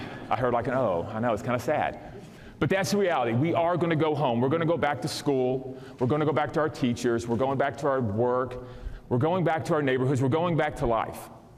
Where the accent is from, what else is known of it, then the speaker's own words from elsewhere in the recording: Dallas, Texas, United States; We're from Dallas. We're from Texas. It's the first time we've been up in this area.